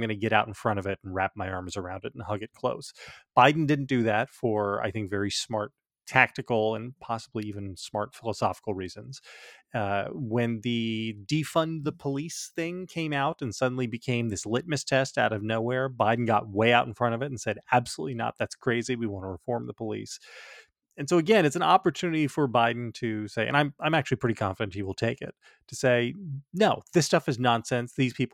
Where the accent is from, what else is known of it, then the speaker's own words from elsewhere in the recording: New Jersey, United States; I grew up in New Jersey. I realized the other day, I've now spent more of my life south of the Mason-Dixon line than above it, which horrified me a little bit.